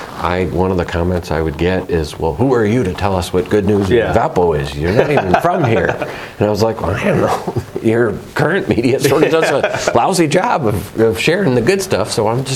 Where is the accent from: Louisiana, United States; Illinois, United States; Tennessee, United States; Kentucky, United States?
Illinois, United States; Chicago; I grew up in Chicago. I love Chicago.